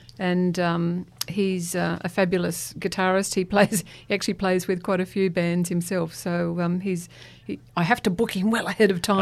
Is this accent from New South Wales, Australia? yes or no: yes; Sydney, New South Wales, Australia; moved away as an adult; also born or lived in Walker; now in Barossa, Australia; I was born in New South Wales in a little tiny town called Walker, up in the northern tablelands of near Tamworth.